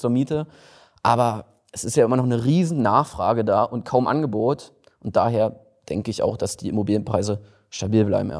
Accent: Brandenburg, Germany; now in Berlin, Germany; Also ich komme ja ursprünglich aus Brandenburg. Da bin ich zur Schule gegangen

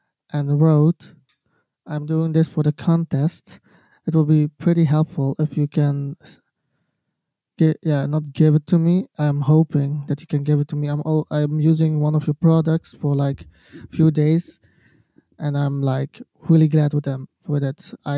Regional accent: Belgium; I'm from Belgium, by the way.

